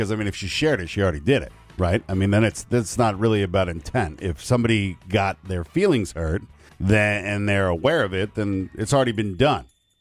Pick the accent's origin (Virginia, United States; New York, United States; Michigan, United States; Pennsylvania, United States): New York, United States; And I'm from New York.